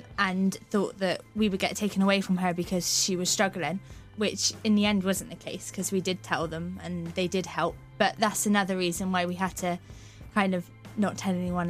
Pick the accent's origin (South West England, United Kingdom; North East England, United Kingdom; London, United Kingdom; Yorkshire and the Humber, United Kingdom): South West England, United Kingdom; Bristol; Okay, I come from Bristol.